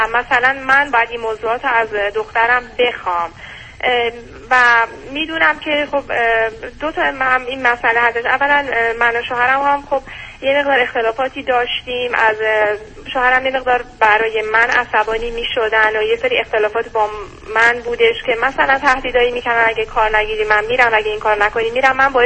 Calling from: United States; چون من از امریکام تماس میگیرم

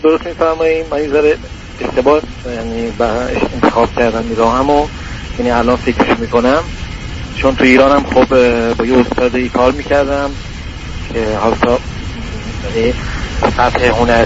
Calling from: Italy; از ایتالیا هستم

